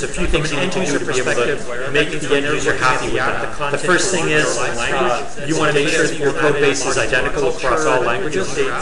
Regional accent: Montreal, Quebec, Canada; English is my first language, but I grew up in Canada and Montreal, so I speak French also, and my parents were Italian, so I also kind of understand Italian.

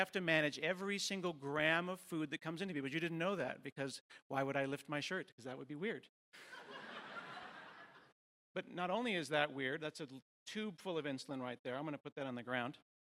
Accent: Portland, Oregon, United States; And I said, "Well, I'm from Portland."

